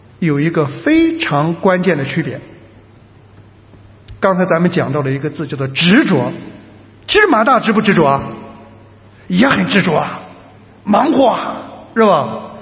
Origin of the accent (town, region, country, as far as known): China